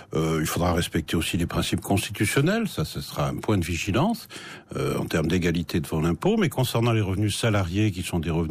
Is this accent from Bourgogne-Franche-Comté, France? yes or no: no; Grand Est, France; Moi, je suis lorrain et je préfère le salé.